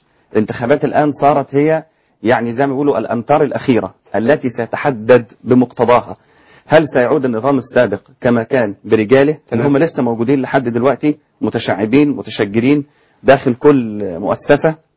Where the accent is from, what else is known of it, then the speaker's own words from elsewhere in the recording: Egypt; وطبعا احنا شعرنا كمصريين عموما